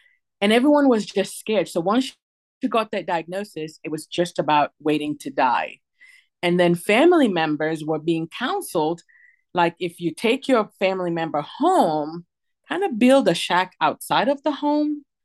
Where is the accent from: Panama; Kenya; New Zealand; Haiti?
Kenya; now in United States; I was born and raised in Kenya and moved to the United States in 1997.